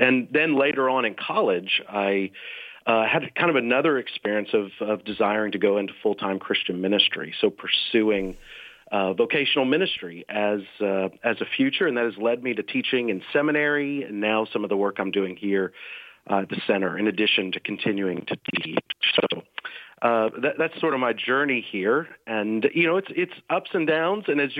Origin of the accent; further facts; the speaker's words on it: McKinney, Texas, United States; So I grew up in North Texas. I grew up at First Baptist McKinney, was the church I grew up in.